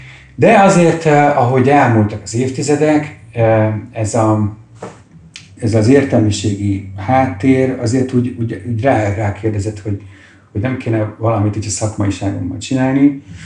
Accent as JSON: {"language": "Hungarian", "region": "Budapest", "country": "Hungary", "said": "én egy budai ilyen értelmiségi millióból származom"}